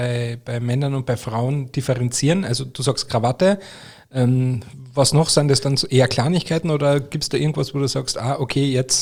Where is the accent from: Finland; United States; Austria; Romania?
Austria; Carinthia; now in Germany; Ich bin ja Ende 2004 nach Bayern gezogen fürs Studium. Und ich meine, ich komme ja aus dem Kärntner Oberland.